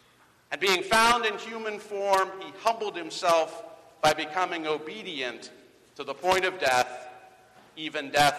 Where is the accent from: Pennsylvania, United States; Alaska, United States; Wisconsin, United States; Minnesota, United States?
Pennsylvania, United States; Wilkinsburg; People ask me, where are you from? I tell them, Wilkinsburg. They have no idea where that is. So I say, usually, they don't know Wilkinsburg. Just outside Pittsburgh.